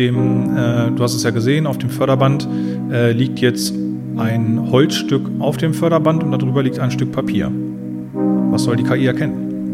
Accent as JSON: {"language": "German", "town": "Hildesheim", "region": "Lower Saxony", "country": "Germany", "tie": "born or raised there", "said": "bin 36 Jahre alt, komme aus Hildesheim, gebürtiger Hildesheimer"}